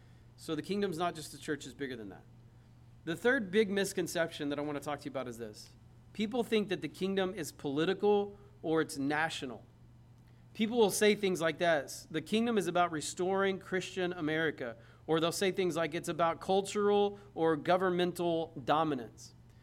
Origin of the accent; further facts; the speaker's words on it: United States; And I thank God that I'm an American. I'm thankful for the freedom that we have in this nation.